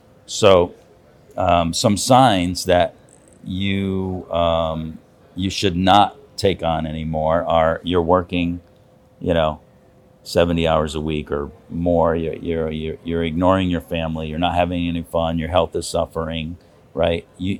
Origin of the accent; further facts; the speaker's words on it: Connecticut, United States; I'm from Connecticut, so it's trees, you know, everywhere.